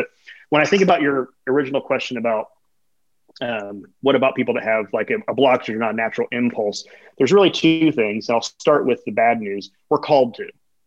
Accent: Florida, United States; I grew up in Florida hearing, I love you unconditionally.

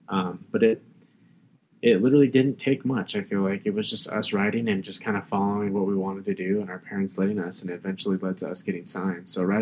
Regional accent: Phoenix, Arizona, United States; I think that was like one of our hometown venues, even though we're from Phoenix

